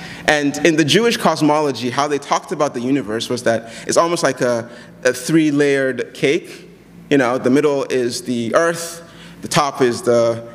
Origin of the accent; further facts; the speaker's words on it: Nigeria; And I come from Nigeria, where this is just common news